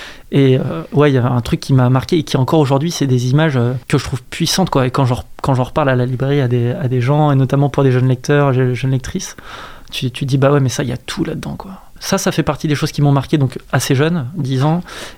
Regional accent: Saint-Nazaire, Pays de la Loire, France; Je suis né, j'ai grandi à Saint-Nazaire, donc jusqu'à mon école primaire, collège, lycée, jusqu'à Saint-Nazaire, enfin à Saint-Nazaire, jusqu'au bout.

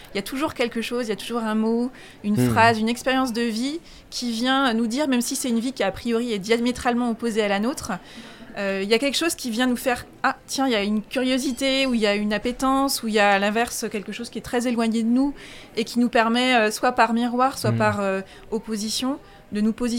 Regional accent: Rennes, Brittany, France; now in Angers, France; Alors, je suis bretonne d'origine, je suis rennaise. D'accord. Donc, j'ai vécu D'accord. 20 ans à Rennes. Après, je suis partie un peu à droite, à gauche, et ça fait 4 ans que j'habite Angers.

